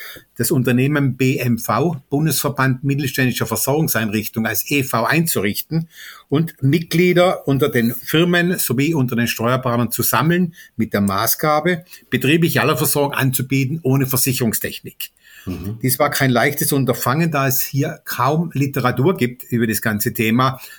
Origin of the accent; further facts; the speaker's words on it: Karlsruhe, Baden-Württemberg, Germany; Ich komme räumlich aus dem Großraum Karlsruhe.